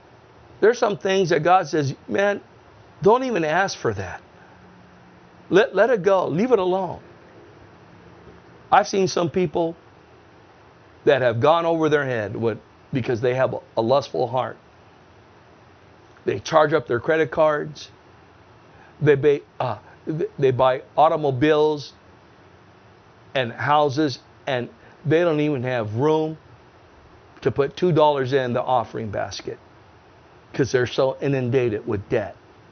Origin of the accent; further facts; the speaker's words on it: National City, California, United States; When we were kids, I grew up in National City.